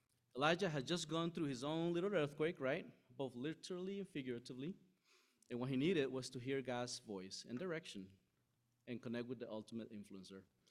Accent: Costa Rica; You know, I'm from Costa Rica, so I've been through some major earthquakes.

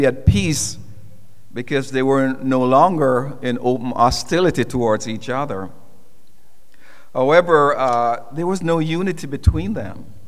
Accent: Jamaica; after he met me and knew that I'm from Jamaica, he was able to relax

